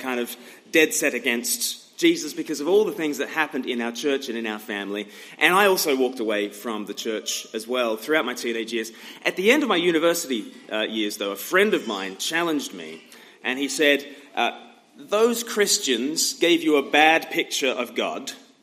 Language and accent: English; Australia; now in Eastbourne, United Kingdom; Okay, I'm from Australia. I live in England